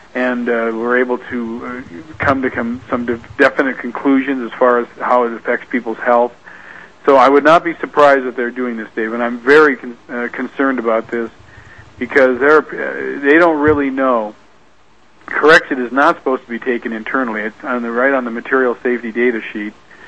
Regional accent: Spokane, Washington, United States; Okay, I've been there a number of times. I grew up in Spokane.

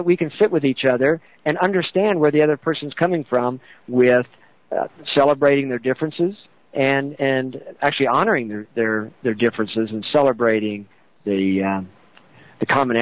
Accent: Midwest, United States; I know I grew up in the Midwest, and I didn't know anybody outside of my circle, basically, which, you know, I grew up Pentecostal

